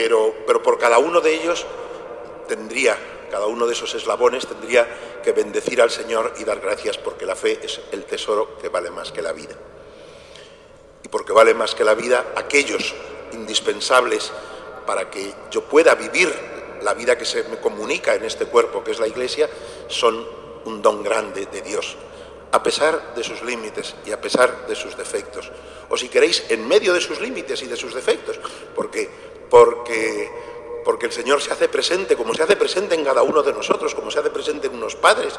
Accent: Spain; También los que somos españoles éramos de esos malditos que no conocen la ley

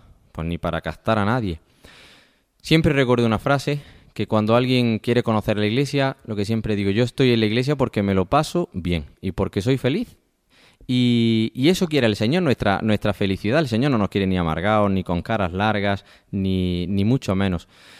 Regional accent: Otura, Andalusia, Spain; Incluso el pueblo, mi pueblo de Otura, pues lo vive de una manera especial.

